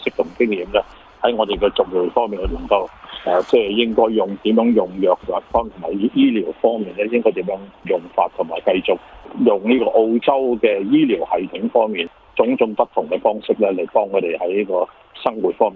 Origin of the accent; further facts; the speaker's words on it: China; now in Australia; 雖然我哋中國人啦，呢個經濟、專業同埋某某嘅行業咧做得好好啊